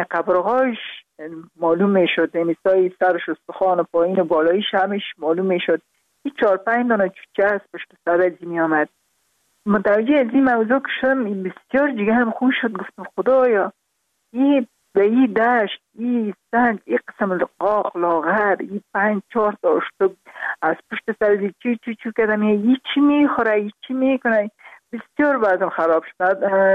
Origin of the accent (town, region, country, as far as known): Afghanistan; also born or lived in Kabul